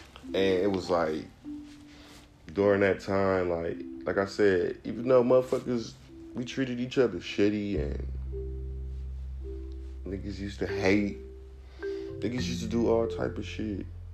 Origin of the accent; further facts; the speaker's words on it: Milwaukee, Wisconsin, United States; I'm from Milwaukee, Wisconsin, you feel me? I love my city.